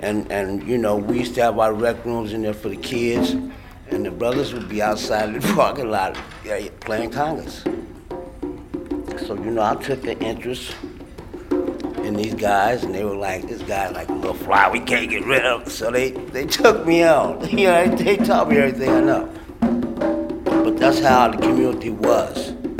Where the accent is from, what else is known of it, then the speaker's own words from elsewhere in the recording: San Francisco, California, United States; I was born and raised here, right here in Hunter's Point. I've been here since 1954.